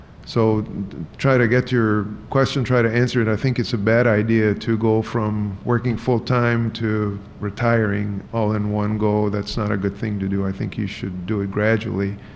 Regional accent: Grand Rapids, Michigan, United States; I come from Grand Rapids, where a lot of the physicians like to volunteer internationally.

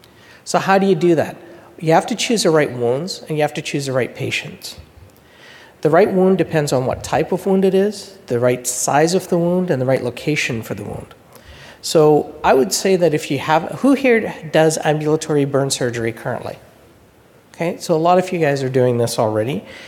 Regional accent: Canada; I'm a Canadian.

